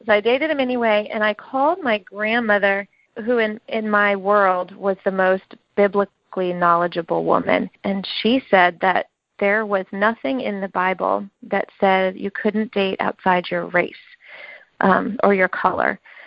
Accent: South Carolina, United States; I grew up in South Carolina, which is very, at the time, so this was at the time, it was very, very racially diverse.

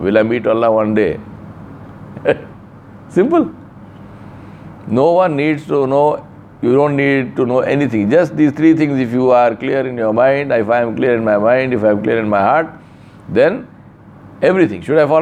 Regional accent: India; So what? I'm an Indian, I live in India.

